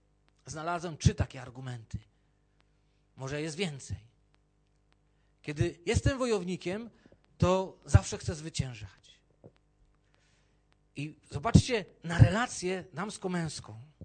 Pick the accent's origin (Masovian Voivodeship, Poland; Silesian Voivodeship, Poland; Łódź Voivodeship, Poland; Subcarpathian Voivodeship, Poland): Silesian Voivodeship, Poland; Jaworzno; Idąc ulicą mojego miasta, pochodzę z Jaworzna